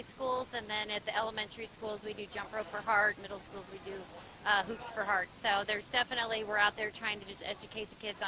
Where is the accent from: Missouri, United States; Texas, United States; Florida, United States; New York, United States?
Missouri, United States; St. Louis; We are from St. Louis.